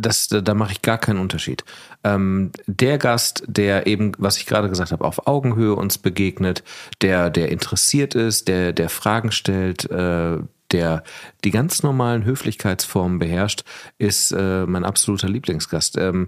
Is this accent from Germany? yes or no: yes; Germany; Ja, ich komme aus Deutschland, ich bin weit gereist.